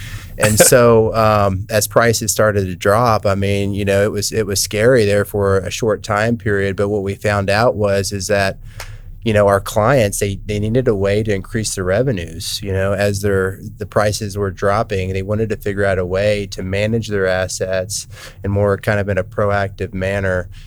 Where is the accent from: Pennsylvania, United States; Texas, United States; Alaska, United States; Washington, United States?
Texas, United States; Midland; kind of growing up in Midland, Texas, I was exposed to minerals and the oil and gas space.